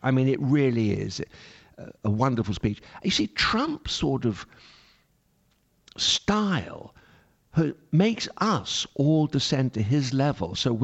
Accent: Ireland; and I count myself as Irish

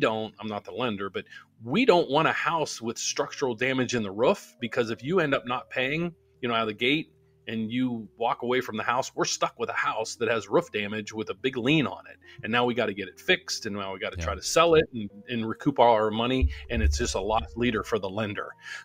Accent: West Virginia, United States; I'm from West Virginia. I told you I grew up just north of Wheeling.

